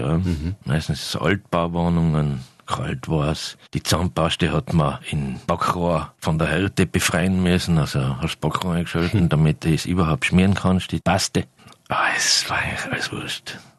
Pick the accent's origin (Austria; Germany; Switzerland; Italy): Austria; Vorarlberg; wo ich aufgewachsen bin, in der Nähe von Feldkirch, da fährt der Zug direkt vorbei, da bin ich schulgegangen und da bin ich aufgewachsen.